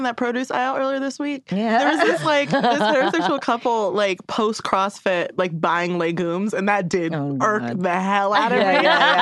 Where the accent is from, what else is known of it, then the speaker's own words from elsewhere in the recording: Baltimore, Maryland, United States; I'm from Baltimore, so I wish everyone else well.